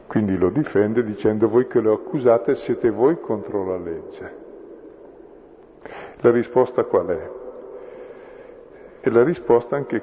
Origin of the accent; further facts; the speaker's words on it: Brescia, Lombardy, Italy; Io sono di Brescia, quindi posso dirlo.